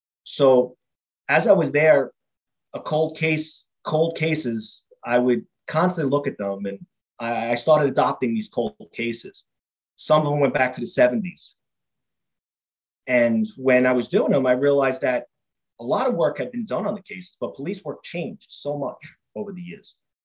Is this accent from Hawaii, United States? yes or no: no; New York City, New York, United States; Yes, I grew up in Queens, New York. There was five of us.